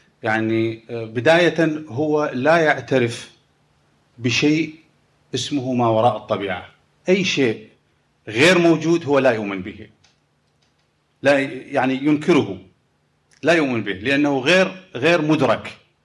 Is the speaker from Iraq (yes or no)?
yes; Iraq; أنا كعراقي مثلا مسلم